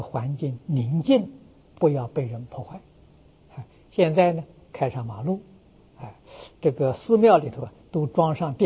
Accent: Lujiang, Anhui, China; 我是安徽人，我的老家在庐江，距离九华山呢不算太远

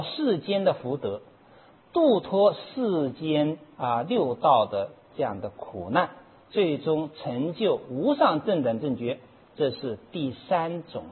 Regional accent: China; 现在我们中国人的这种喧闹啊，实在是要好好的反省一下。

